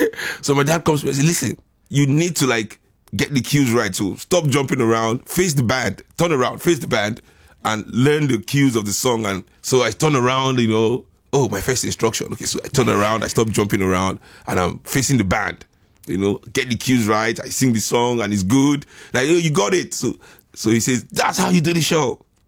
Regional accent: Lagos, Nigeria; when I was growing up in Lagos and I'd go to school

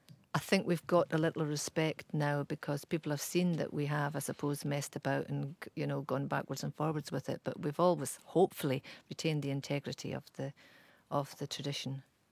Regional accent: Scotland, United Kingdom; But I grew up in Argyll and learnt a lot of my Gaelic songs from Mura Grob of Strontian.

